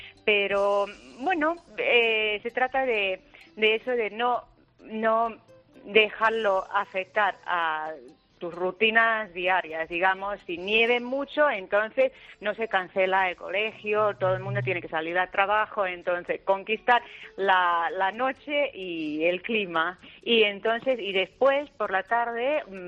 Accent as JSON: {"language": "Spanish", "country": "Finland", "second_language": "Spanish", "moved": "as an adult", "lives_now": "Spain", "said": "Sí, soy de Finlandia."}